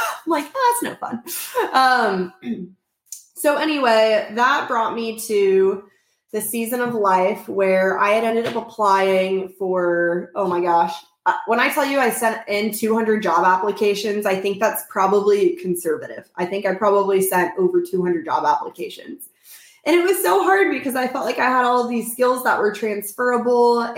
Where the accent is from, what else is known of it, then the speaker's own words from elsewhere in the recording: Oklahoma, United States; I'm from Oklahoma originally, and I knew her from like 15 years ago in Oklahoma.